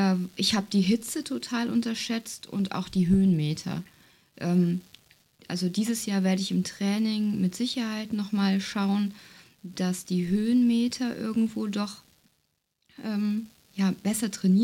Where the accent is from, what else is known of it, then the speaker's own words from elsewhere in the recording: North Rhine-Westphalia, Germany; wir kommen so aus der Jülicher Börde, das liegt zwischen Aachen und Düren, wem das so sagt. Hier ist viel flaches Ackerland, Tagebau.